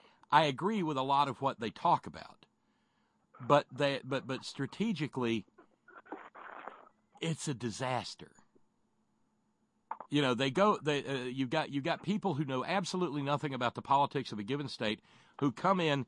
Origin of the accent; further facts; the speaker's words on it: Fraser's Bottom, West Virginia, United States; I'm calling to leave a message for Senator Manchin. I'm from Fraser's Bottom.